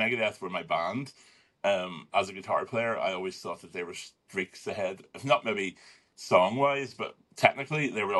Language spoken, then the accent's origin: English; Lisburn, Northern Ireland, United Kingdom; I'm just outside Belfast. I'm from Belfast in the north. There's a little town called Lisburn. That's where I was born and bred. I still live just within the perimeters of Lisburn. So... yeah, I haven't really moved very far.